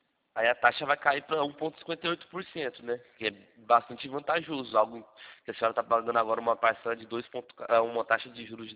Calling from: Rio Claro, São Paulo, Brazil; also born or lived in Rio de Janeiro; eu falo atualmente da cidade de Rio Claro, próximo a Campinas.

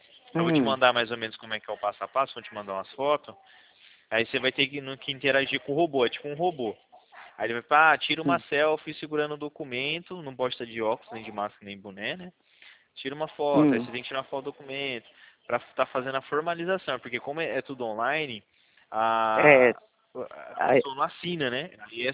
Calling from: São Paulo, Brazil; A gente é do estado de São Paulo.

